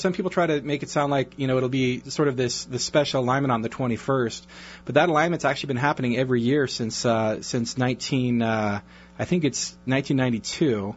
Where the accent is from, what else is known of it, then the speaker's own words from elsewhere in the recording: California, United States; Thank you. I'm a Californian, so.